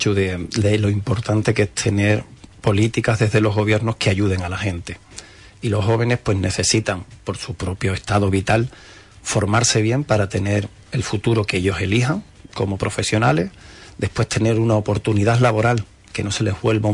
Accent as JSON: {"language": "Spanish", "town": "Huelva", "region": "Andalusia", "country": "Spain", "said": "tipo criado aquí en Huelva, más de Huelva que un choco, que un cabezo"}